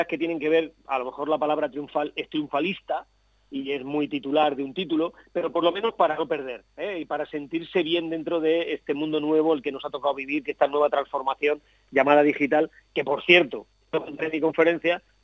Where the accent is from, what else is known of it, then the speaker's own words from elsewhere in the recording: Aspe, Valencian Community, Spain; Compartiéndolo en mi pueblo, ¿no? Es lo que me une al pueblo, aunque me pille muy lejos casi todos los días de vosotros, ¿no?